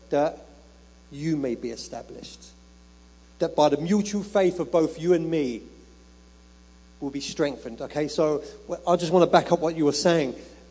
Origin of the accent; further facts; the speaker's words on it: London, United Kingdom; I'm from London.